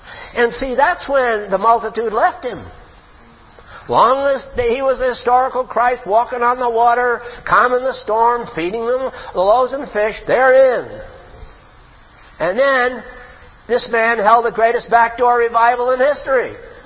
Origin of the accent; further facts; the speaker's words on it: United States; I'm an American, so I have to talk about us here.